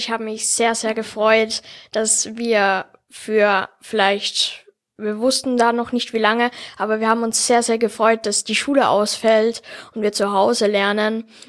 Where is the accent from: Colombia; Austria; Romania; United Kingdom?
Austria; Salzburg; Ich komme aus Salzburg. Ich bin 11 Jahre alt